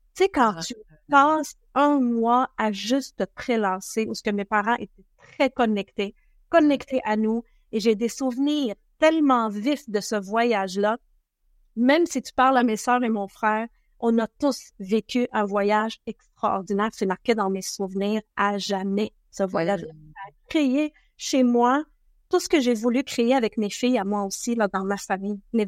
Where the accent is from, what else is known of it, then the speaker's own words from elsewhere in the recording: Lebanon; Moi, je viens du Liban.